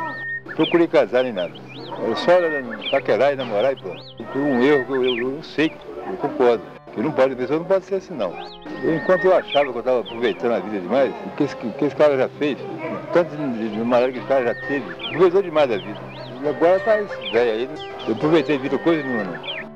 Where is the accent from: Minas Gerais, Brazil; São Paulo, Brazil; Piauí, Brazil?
Minas Gerais, Brazil; Conselheiro Pena; Vim do interior de Minas, cidade do nome de Conselheiro Pena. Aqui, tem 1 mês e pouco.